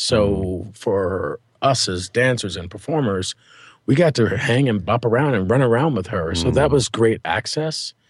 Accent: Chicago, Illinois, United States; She knows, M knows that I'm from Chicago.

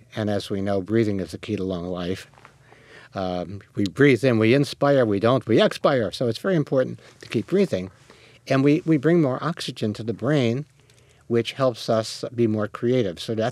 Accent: New York, United States; I think that I, growing up in New York, you know, and being the kid that I was, you use humor as a weapon

